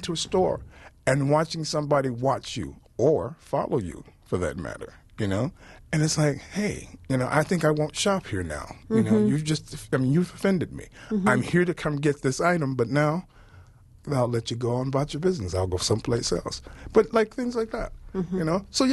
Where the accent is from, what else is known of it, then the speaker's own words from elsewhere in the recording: Milwaukee, Wisconsin, United States; You know, I grew up in Milwaukee. I love Milwaukee.